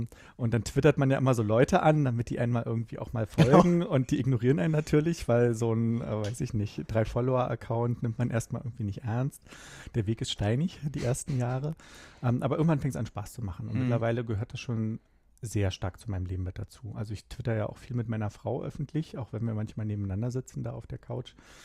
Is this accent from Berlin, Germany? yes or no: yes; Berlin, Germany